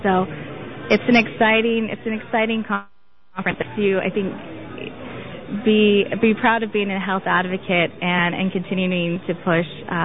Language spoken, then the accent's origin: English; Texas, United States; now in Los Angeles, United States; No, I'm actually originally from Texas. I moved to L.A. 2.5 years ago to work with Naleo.